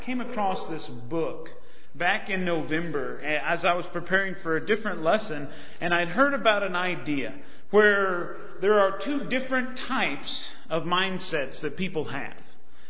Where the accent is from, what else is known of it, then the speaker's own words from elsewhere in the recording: Rapid City, South Dakota, United States; I'm from Rapid City.